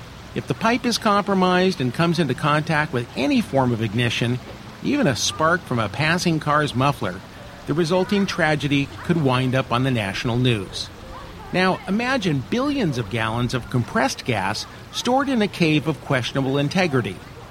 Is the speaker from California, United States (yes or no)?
yes; Atascadero, California, United States; a conversation I recently had in the Grape Encounters Emporium wine bar back in my hometown of Atascadero.